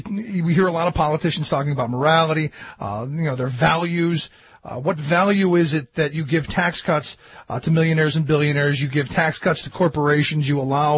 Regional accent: Cleveland, Ohio, United States; it reminds me of being a kid growing up in Cleveland. I grew up in a housing project in the west side of Cleveland

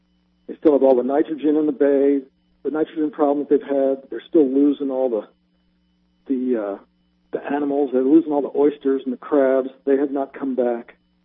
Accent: Baltimore, Maryland, United States; also born or lived in Colorado; I grew up in Baltimore, and then I spent the majority of my life in Colorado.

